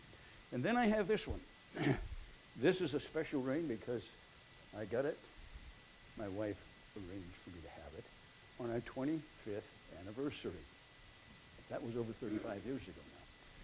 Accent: New Hampshire, United States; born there; I was born in New Hampshire.

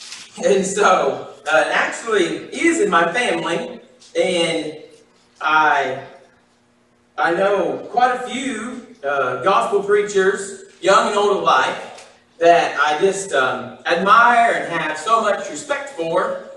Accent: Illinois, United States; in which I grew up in Illinois, and so we actually had a seasons then, instead of like in Tennessee.

